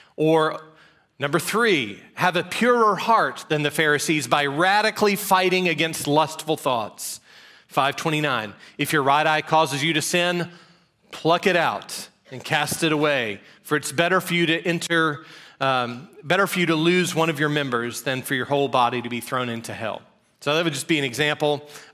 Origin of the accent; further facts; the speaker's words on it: Georgia, United States; my church where I grew up in South Georgia